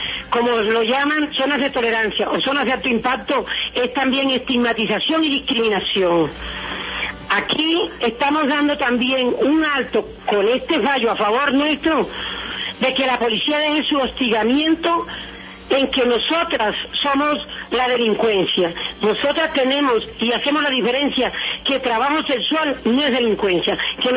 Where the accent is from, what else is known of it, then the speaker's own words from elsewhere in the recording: Colombia; nosotras somos ciudadanas colombianas